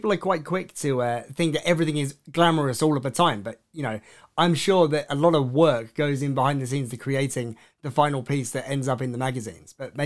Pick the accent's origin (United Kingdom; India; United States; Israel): United Kingdom; South East England; I am British. Yeah, I am aware of those ones.